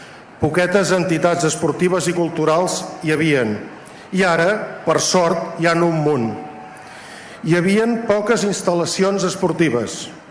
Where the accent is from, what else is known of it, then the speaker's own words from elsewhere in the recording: Tordera, Catalonia, Spain; som torderencs, som de Tordera